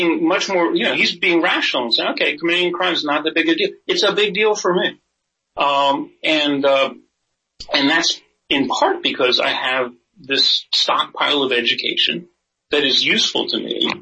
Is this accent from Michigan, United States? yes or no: no; New Jersey, United States; New Jersey straightened out, my home state, original home state, is its size, right?